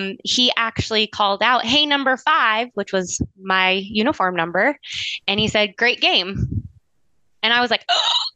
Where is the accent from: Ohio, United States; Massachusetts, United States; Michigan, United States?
Ohio, United States; So I am from Northeast Ohio.